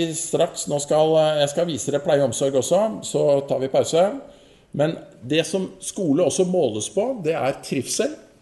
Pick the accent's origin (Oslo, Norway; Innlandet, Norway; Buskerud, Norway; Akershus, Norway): Akershus, Norway; Bærum; Ikke nødvendigvis der jeg kommer fra, Bærum, som driver bra og dyrt.